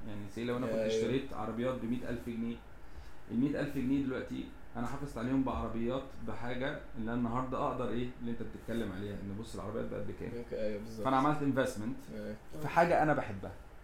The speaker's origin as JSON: {"language": "Arabic", "country": "Egypt", "said": "اتمنى ان ده يحصل عندنا في مصر"}